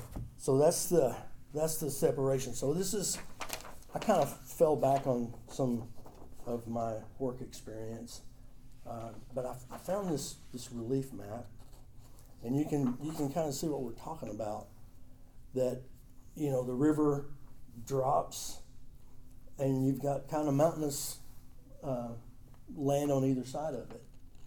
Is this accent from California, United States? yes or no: no; Texas, United States; I grew up in Northeast Texas